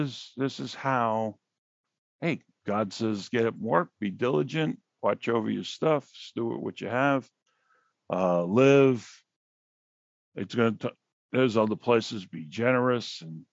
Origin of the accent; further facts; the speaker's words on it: Queens, New York, United States; You know, growing up in Queens, you know, the whole roof had caved in.